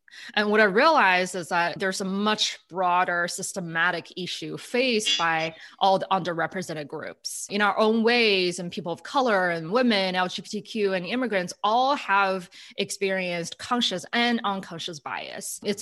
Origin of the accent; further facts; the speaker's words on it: China; English is a second language; moved away as an adult; now in United States; I'm originally from China and I'm an immigrant. I came to the US after college for grad school and I stayed ever since.